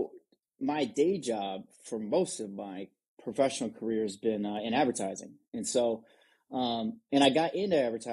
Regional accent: Detroit, Michigan, United States; moved away as an adult; now in San Francisco, United States; I'm from Detroit area originally. And then 11 years ago, I came out to San Francisco

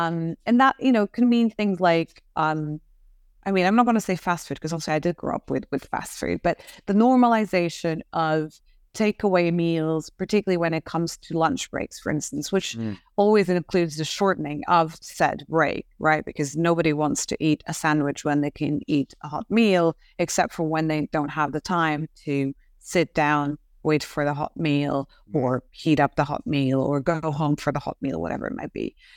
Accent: Portugal; when I was growing up in Portugal.

